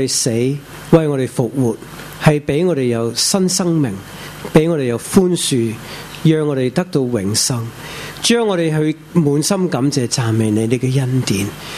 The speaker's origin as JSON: {"language": "Cantonese", "country": "China", "said": "所以我哋中国人叫粮食啊"}